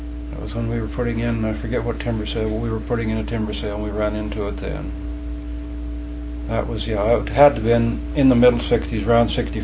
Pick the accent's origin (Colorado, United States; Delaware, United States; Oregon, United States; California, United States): Oregon, United States; La Grande; No, I was born in La Grande.